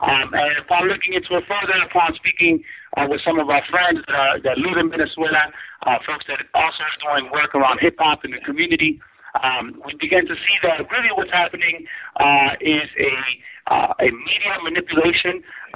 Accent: Chile; you mentioned that I'm from Chile.

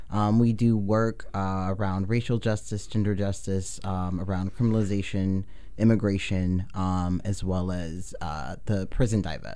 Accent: Atlanta, Georgia, United States; I came from Atlanta to move out here, and you know, labor organizing down there is really hard.

